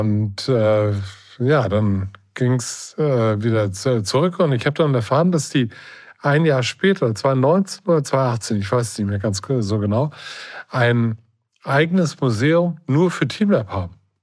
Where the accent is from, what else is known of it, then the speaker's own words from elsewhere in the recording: Hamburg, Germany; Und letztendlich mache ich etwas für Hamburg, für meine Heimatstadt, für Deutschland und für Europa.